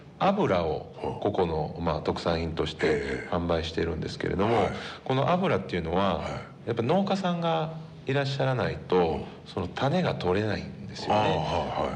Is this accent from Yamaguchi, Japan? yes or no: no; Osaka, Japan; now in Sayo, Japan; 元々大阪市の出身でして